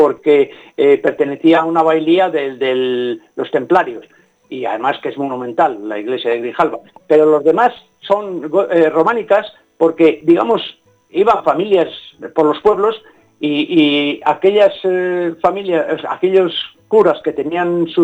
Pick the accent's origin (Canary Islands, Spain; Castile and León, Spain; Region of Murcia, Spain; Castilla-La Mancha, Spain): Castile and León, Spain; Villasandino; Date cuenta que mi pueblo, tiene 100 vecinos, tenía dos iglesias monumentales.